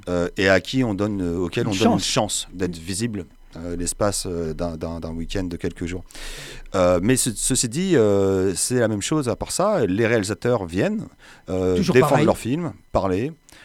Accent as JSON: {"language": "French", "town": "Paris", "region": "Île-de-France", "country": "France", "said": "moi, j'y habite pas, mais je suis Parisien. Je suis un peu entre les deux."}